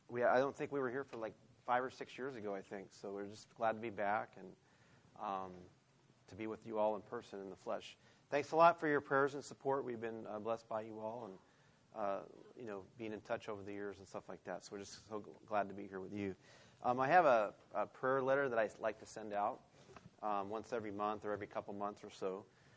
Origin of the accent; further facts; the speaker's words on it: Huntington Beach, California, United States; now in Fresno, United States; We're basically from Southern California. We grew up in Orange County. I'm from Huntington Beach.